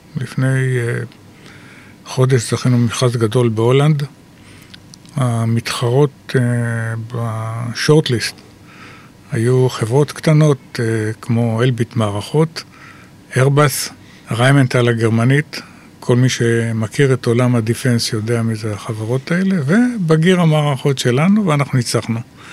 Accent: Kfar Saba, Central District, Israel; אני יליד כפר סבא, בוא נאמר ככה.

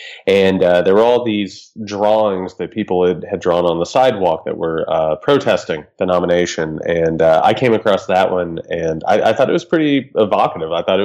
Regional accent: Indiana, United States; I grew up in Southern Indiana. I come from a very, very poor blue-collar family.

